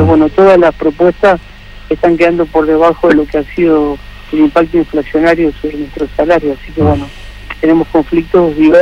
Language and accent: Spanish; Santa Fe, Argentina; Yo soy de Santa Fe